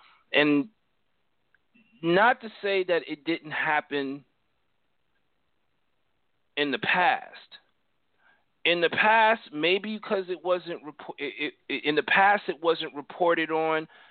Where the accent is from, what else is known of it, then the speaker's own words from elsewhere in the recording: Milton, Massachusetts, United States; From my hometown in Boston, Massachusetts, in this town of Milton